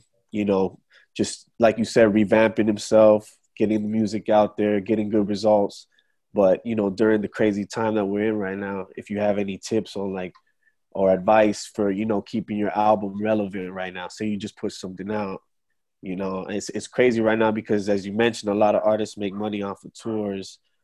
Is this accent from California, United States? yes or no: yes; North Hollywood, California, United States; I'm from North Hollywood, sir.